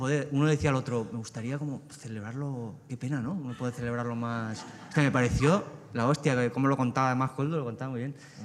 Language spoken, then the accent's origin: Spanish; Cuenca, Castilla-La Mancha, Spain; Cuando yo estaba en mi pueblo de Cuenca